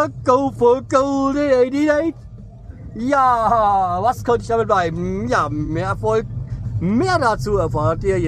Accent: Hanau, Hesse, Germany; Ja, wie gesagt, Hanau-Steinheim, das ist der Stadtteil, wo ich aufgewachsen bin, obwohl ich da nie gelebt habe. Also, ich habe eigentlich einen Stadtteil weiter gewohnt, bin aber in Steinheim konfirmiert worden

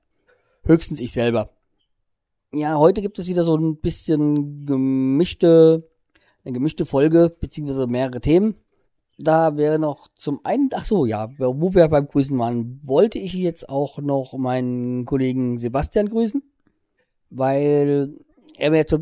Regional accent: Hesse, Germany; born there; ich bin gebürtiger Hesse, ich habe einen Sprachfehler

